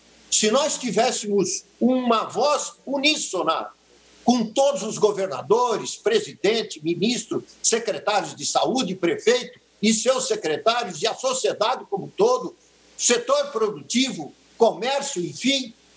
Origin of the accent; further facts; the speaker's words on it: Blumenau, Santa Catarina, Brazil; moved away; eu sou natural de Blumenau e eu nasci no Hospital Santa Isabel. Eu vivi em Blumenau até o início de 84.